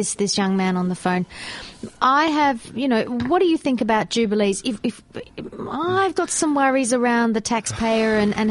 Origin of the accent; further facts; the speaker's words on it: Ireland; See, I'm Irish, so I'm not into the monarchy.